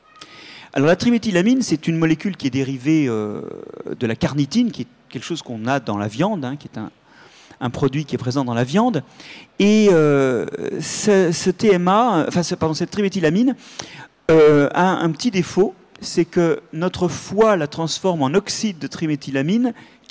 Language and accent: French; Brittany, France; Enfin, moi, je suis breton